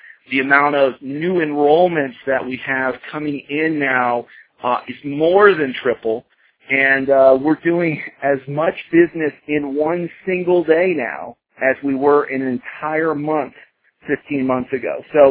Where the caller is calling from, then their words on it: Colorado, United States; I'm calling in from Colorado tonight.